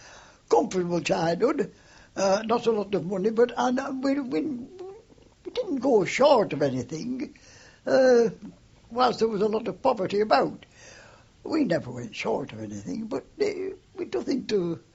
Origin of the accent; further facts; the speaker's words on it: Oldham, North West England, United Kingdom; born there; I was born in Hollingwood, Ober Oldham, Lancashire. 2nd of July, 1898.